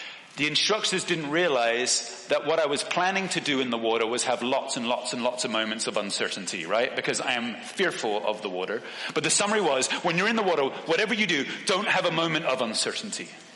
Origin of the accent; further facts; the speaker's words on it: Hong Kong; Now, you have to understand, I grew up in Hong Kong. Hong Kong is a city that is surrounded by, guess what? Ocean.